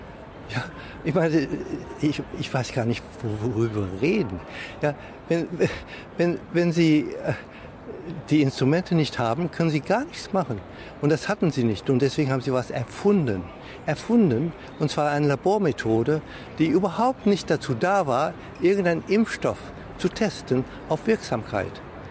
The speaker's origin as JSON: {"language": "German", "country": "Thailand", "said": "Aber ich bin Thailänder. Bei uns sterben über 90%."}